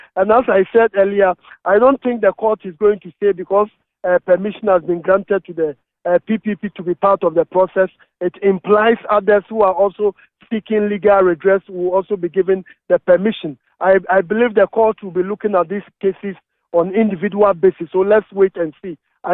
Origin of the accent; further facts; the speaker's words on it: Ghana; as a judge and as a Ghanaian